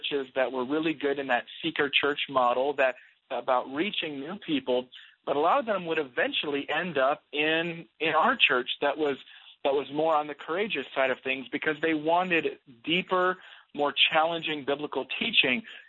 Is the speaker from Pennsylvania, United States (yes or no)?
no; South Dakota, United States; Growing up on the Great Plains, growing up in South Dakota, I grew up in a church that was in the mainline Protestant tradition